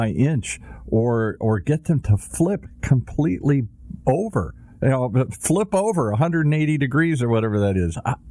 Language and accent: English; Detroit, Michigan, United States; I grew up in Car Town. I grew up in Detroit. I live in Southern California the last 30, 40 years here, but I'm a car kid